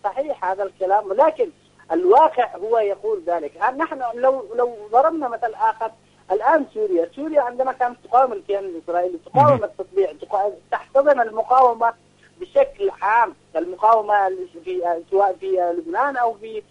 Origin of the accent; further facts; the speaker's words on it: Yemen; نحن كشعب يمني لا ننظر إلى السلطة